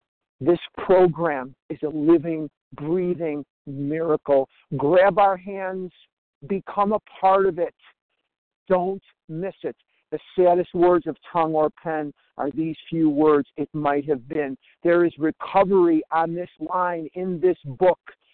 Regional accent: Scottsdale, Arizona, United States; I'm from Scottsdale, Arizona.

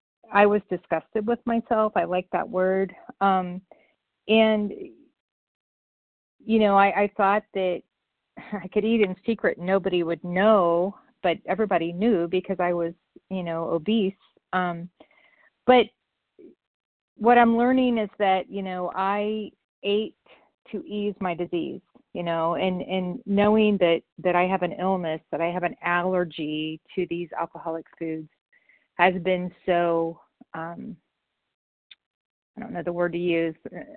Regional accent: Ohio, United States; Hi, this is … I'm from Ohio.

